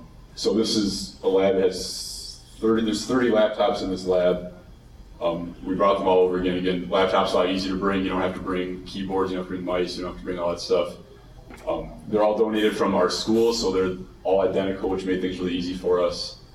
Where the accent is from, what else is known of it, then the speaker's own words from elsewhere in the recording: Milwaukee, Wisconsin, United States; I'm also from Milwaukee with Garrick.